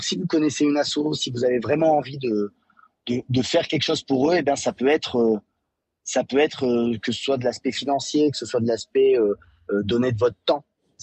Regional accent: Vichy, Auvergne-Rhône-Alpes, France; j'ai grandi à Vichy

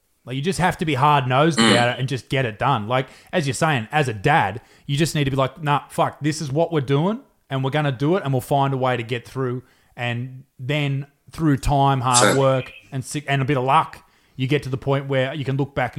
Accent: Newcastle, United Kingdom; I'm from Newcastle, so I'm a big pussy

